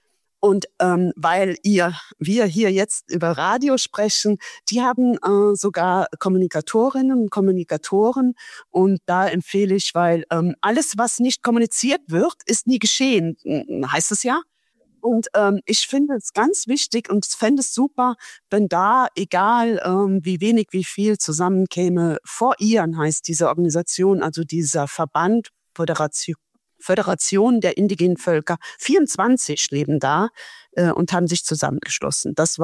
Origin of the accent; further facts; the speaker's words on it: Gindorf, Rhineland-Palatinate, Germany; Also ich komme aus der Nähe, aus einer Stadt, wo eine relativ bekannte Getränkefirma herkommt.